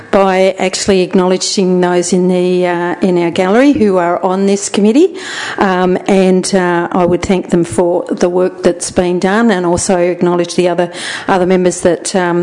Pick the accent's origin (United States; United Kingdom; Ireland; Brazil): United Kingdom; Anglesey, Wales; because I'm from Anglesey